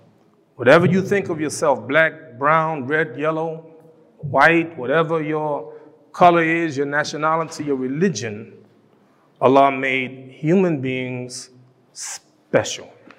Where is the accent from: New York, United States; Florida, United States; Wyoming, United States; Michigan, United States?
New York, United States; Brooklyn; I'm from Brooklyn, New York, and we move around.